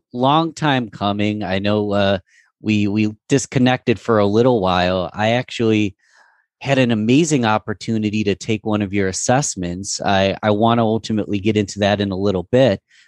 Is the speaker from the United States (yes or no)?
yes; Rochester, New York, United States; And I'm from Rochester, New York.